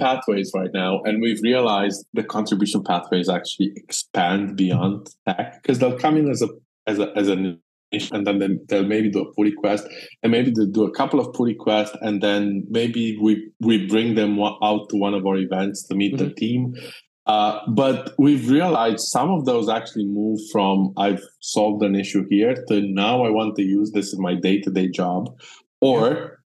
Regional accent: Romania; that's because I'm of Romanian. I was born and bred in Romania

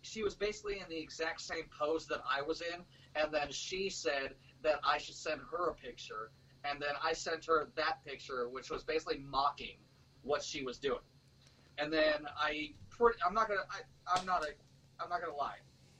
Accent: the South, United States; Listen, I'm from the South. It's called manners, okay?

